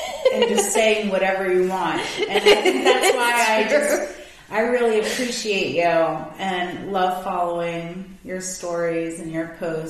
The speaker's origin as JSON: {"language": "English", "town": "San Diego", "region": "California", "country": "United States", "said": "I came from San Diego, and I was like, they don't work."}